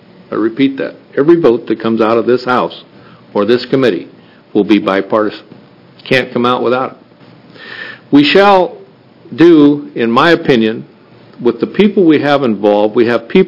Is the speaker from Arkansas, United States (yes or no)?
no; Medford, Oregon, United States; I'm from Medford, District 6, Medford, and been there all my life.